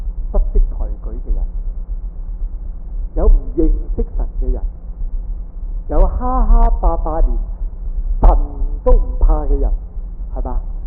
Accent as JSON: {"language": "Cantonese", "region": "Guangdong", "country": "China", "accent": "Cantonese", "said": "我哋廣東話講叫咩話？"}